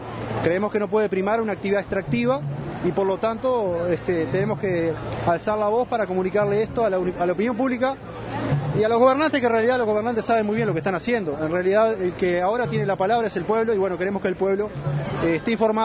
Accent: San José, Uruguay; Venimos de San José, en donde la producción láctea equivale al 24% de la leche que se produce en el país

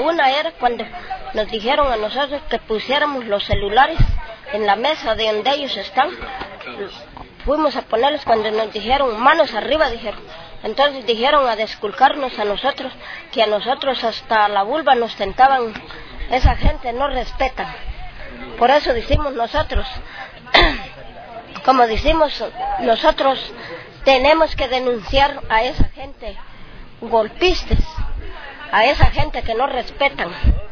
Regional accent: Honduras; son hondureños y somos hondureños nosotros también

